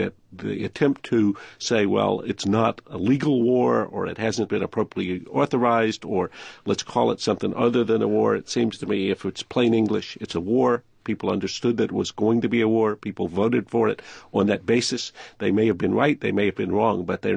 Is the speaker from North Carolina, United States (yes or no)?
yes; North Carolina, United States; since I come from North Carolina, I approve of this.